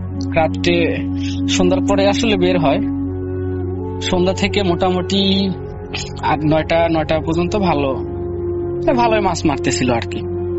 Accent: Sirajganj, Rajshahi Division, Bangladesh; now in Dhaka, Bangladesh; উত্তরা থেকে। আমার দেশের বাড়ি সিরাজগঞ্জ

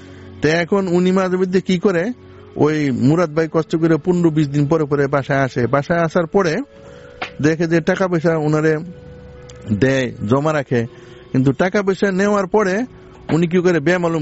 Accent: Sanarpar, Dhaka Division, Bangladesh; আমি সানারপাড় থেকে এসেছি।

